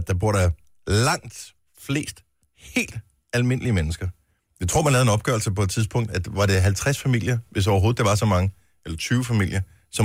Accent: Region of Southern Denmark, Denmark; nu er jeg opvokset på Fyn. Og har boet i Odense i mange år

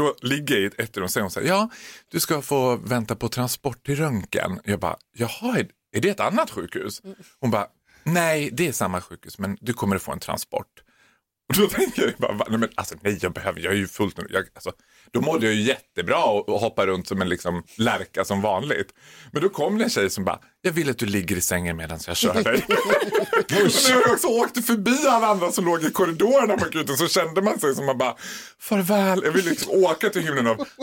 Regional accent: Sweden; Jag är ju svensk, jag blir ju som alla svenskar att man ska inte belasta vården

